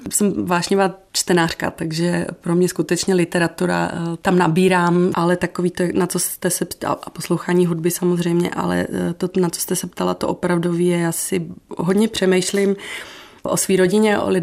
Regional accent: Slovakia; now in Prague, Czechia; že jsem Slovenka, žijící 20 let v Praze

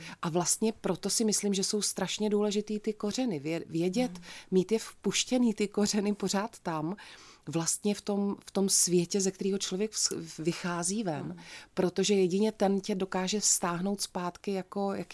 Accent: Znojmo, South Moravian Region, Czechia; protože já se do Znojma vracím často, jako do svého rodného města.

